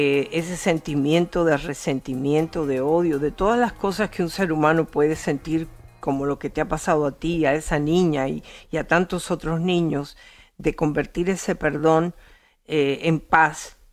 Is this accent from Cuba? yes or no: yes; Cuba; born there; porque yo nací en Cuba.